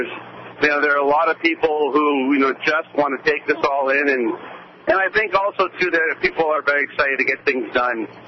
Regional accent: Massachusetts, United States; The Kennedy family have been heroes to me as a kid growing up in Massachusetts.

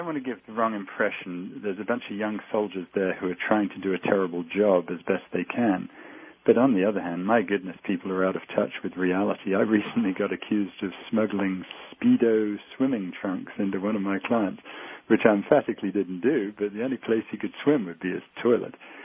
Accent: United States; I know despite my accent, I am American

